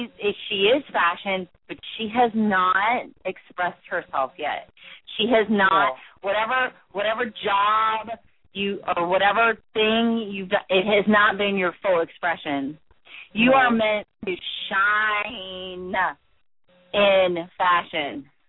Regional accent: Virginia, United States; now in California, United States; I grew up in Virginia. So I know I'm in California, but I actually know Atlanta.

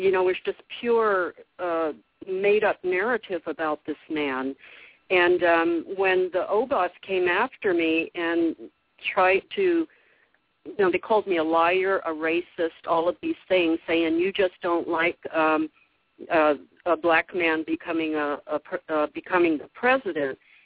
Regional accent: Hawaii, United States; my growing up in Hawaii, I have a lot of insight about Hawaii politics and about, just local culture

